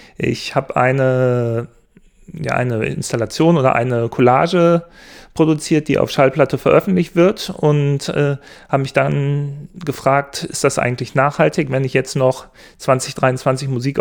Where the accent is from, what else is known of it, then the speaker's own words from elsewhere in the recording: Essen, North Rhine-Westphalia, Germany; Ich komme auch aus Essen, genau